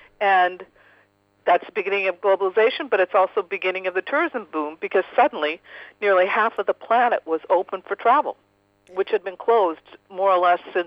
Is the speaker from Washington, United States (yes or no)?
yes; Seattle, Washington, United States; You know, one visit to San Francisco, New York, my hometown, Seattle, it's gorgeous